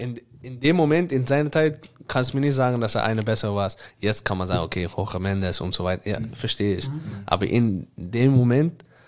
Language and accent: German; Amsterdam, North Holland, Netherlands; German is a second language; Ich komme aus Amsterdam, ich bin aufgewachsen mit Brian Brobby.